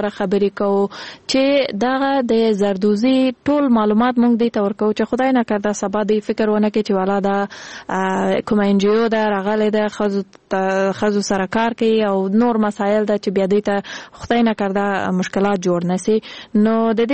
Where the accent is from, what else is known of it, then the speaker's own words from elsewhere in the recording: Kandahar, Afghanistan; زه خپل د کندهار د ولایت یم